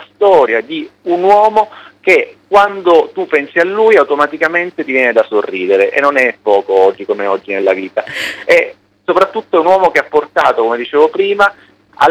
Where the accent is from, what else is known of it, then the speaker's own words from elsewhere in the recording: Palermo, Sicily, Italy; io sono di Palermo